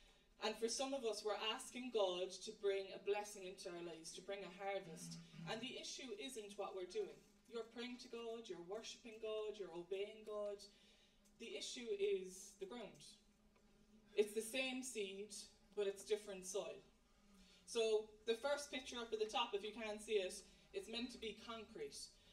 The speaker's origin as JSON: {"language": "English", "country": "Ireland", "said": "I know I'm Irish, I eat potatoes, but I hadn't seen them grow."}